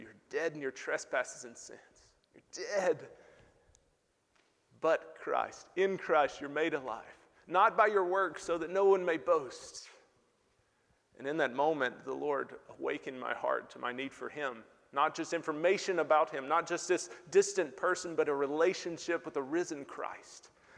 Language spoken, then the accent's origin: English; Alabama, United States; So, but I'm from Alabama originally, and I grew up in the church.